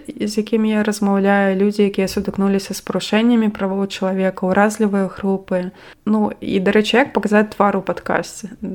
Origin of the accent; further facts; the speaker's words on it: Gomel, Gomel Region, Belarus; і я сам з Гомеля